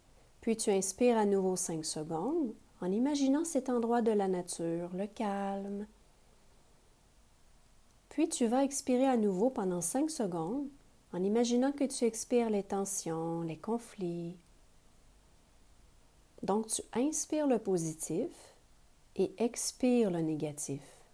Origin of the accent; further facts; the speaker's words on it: Mont-Laurier, Quebec, Canada; Je suis originaire de Mont-Laurier dans les Hautes-Laurentides